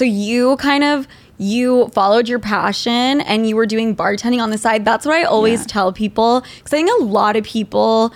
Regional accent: Utah, United States; now in New York City, United States; I'm from Utah.

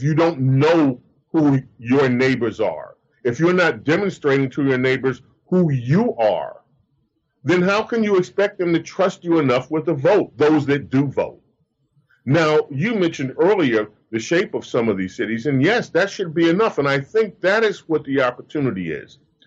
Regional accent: Queens, New York, United States; when I grew up in Queens, New York, there was a Republican Party, there was a Democrat Party in my neighborhood.

